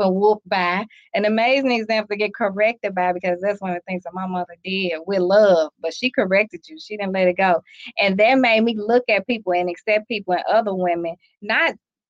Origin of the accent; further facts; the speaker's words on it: St. Louis, Missouri, United States; I was born and raised in the Ville, and I lived in the city all my life.